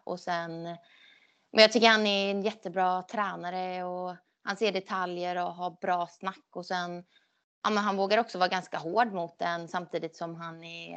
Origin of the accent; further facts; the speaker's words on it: Skåne, Sweden; jag flyttade ju ändå från Skåne 2010, så att det var ju länge sedan jag bodde där